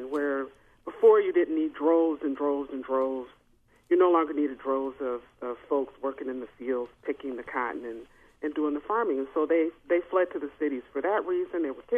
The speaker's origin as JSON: {"language": "English", "town": "Flint", "region": "Michigan", "country": "United States", "tie": "born or raised there", "said": "I'm from Flint, Michigan. I grew up there. My parents were refugees from Arkansas."}